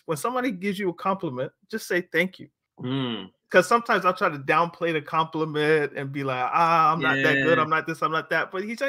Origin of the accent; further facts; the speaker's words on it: Canada; I'm Canadian, by the way.